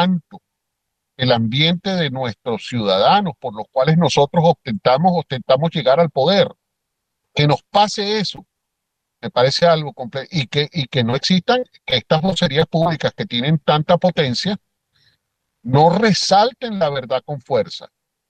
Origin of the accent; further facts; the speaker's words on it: Venezuela; born there; Yo como venezolano de nacimiento